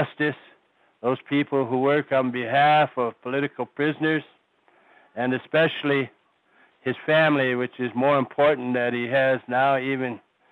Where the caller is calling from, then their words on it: Pine Ridge, South Dakota, United States; right now I'm calling in from South Dakota, my home reservation out here on the Pine Ridge Reservation.